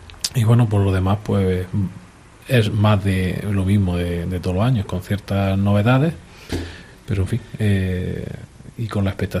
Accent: Guadix, Andalusia, Spain; los que claro, somos de Guadí

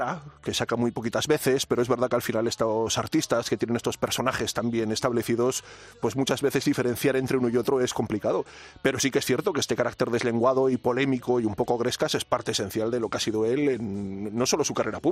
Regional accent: San Sebastián, Basque Country, Spain; yo no soy de Barcelona ni he crecido en los años 60, que soy un poquito posterior, y soy de San Sebastián

